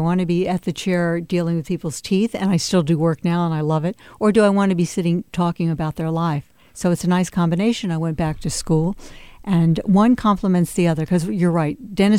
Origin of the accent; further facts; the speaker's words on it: Miami, Florida, United States; I grew up in Miami, and it was show business time. My dad was a theatrical agent